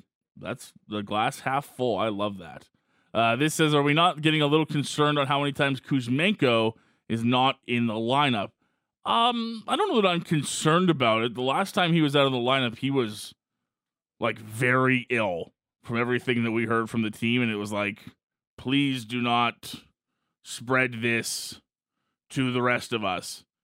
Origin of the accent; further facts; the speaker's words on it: Calgary, Alberta, Canada; as long as I've been here and I've been born and raised in Calgary